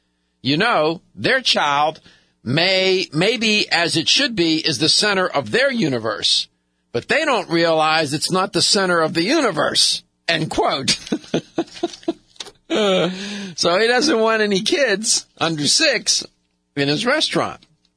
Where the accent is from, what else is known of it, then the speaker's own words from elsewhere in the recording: Penn Hills, Pennsylvania, United States; I grew up in the Pittsburgh area. Monroeville's right outside Pittsburgh. I have spent many hours in Monroeville. I grew up in Penn Hills and in another part of Pittsburgh.